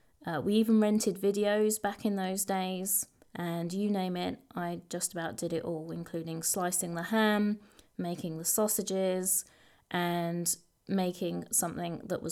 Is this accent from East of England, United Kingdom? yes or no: yes; East of England, United Kingdom; accent: Essex; this inner voice just said to me, "This just ain't right." In my classic Essex accent.